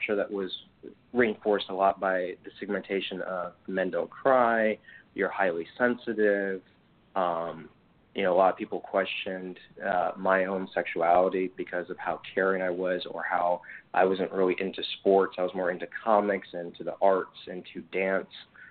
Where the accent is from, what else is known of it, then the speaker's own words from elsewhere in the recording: Warren, Michigan, United States; also born or lived in Detroit; And also during this time growing up in Detroit, and, you know, I'm sure you can relate as well, you know, this was in the 90s, you know, I grew up in Warren at one point